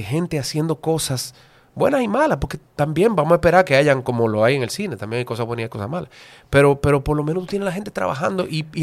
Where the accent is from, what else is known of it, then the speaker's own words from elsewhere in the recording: Dominican Republic; como todos los dominicanos, porque soy muy dominicano, claro.